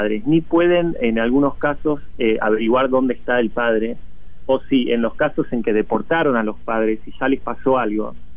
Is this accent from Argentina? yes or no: yes; Argentina; La verdad que cuesta, como un argentino, no empezar a conectar la paralelidad entre lo que sucedió en esa época y lo que está sucediendo ahora.